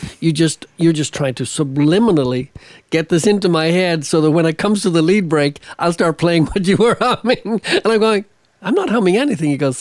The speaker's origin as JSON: {"language": "English", "country": "Ireland", "said": "I'm Irish."}